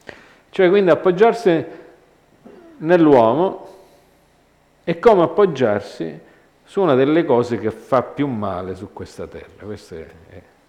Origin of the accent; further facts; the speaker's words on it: Bocale, Calabria, Italy; Io quando ero piccolo, a Bocale